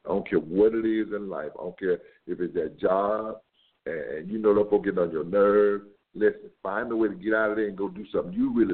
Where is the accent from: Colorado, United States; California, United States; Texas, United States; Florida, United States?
Florida, United States; I'm a guy. I'm from the Floridian side.